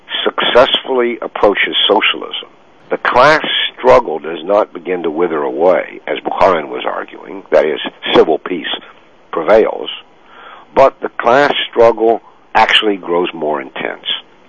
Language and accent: English; Kentucky, United States; and I grew up in Kentucky, and I went off to Indiana University